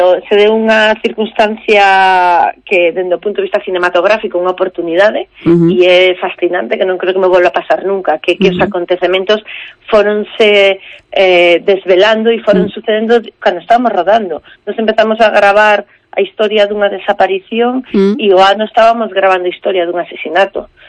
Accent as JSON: {"language": "Galician", "town": "Valdeorras", "region": "Galicia", "country": "Spain", "said": "eu que son de Valdeorras"}